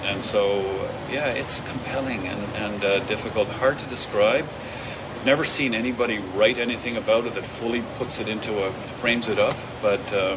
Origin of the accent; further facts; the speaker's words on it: Ireland; moved away; they have a spirit a bit like the one we grew up in Ireland